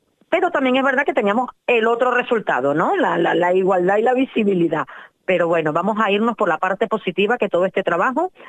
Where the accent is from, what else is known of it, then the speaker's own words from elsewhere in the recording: Tenerife, Canary Islands, Spain; yo que soy de Tenerife, ¿no? En Tenerife, por favor, contacten conmigo.